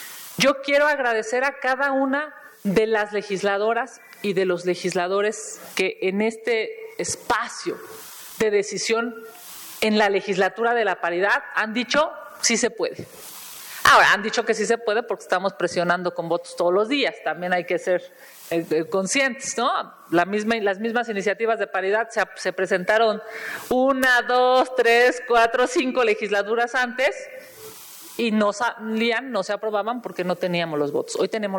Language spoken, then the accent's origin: Spanish; Mexico City, Mexico; Quienes somos de la Ciudad de México estamos viviendo un nivel brutal de desapariciones de mujeres.